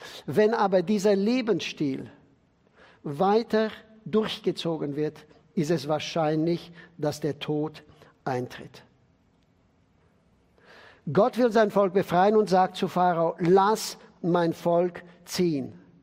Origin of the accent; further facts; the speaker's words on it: Sibiu, Sibiu County, Romania; Es ist ein Bild aus dem Jahr 1937 in Hermannstadt, meiner Heimatstadt.